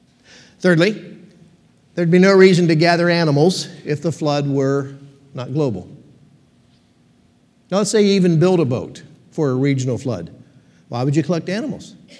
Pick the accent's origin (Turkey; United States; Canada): United States; Pennsylvania; I grew up in Pennsylvania. That's my home.